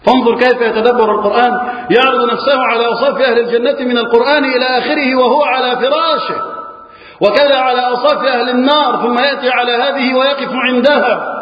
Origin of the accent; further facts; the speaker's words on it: Egypt; اللهم احفظ بلدنا مصر وسائر بلاد المسلمين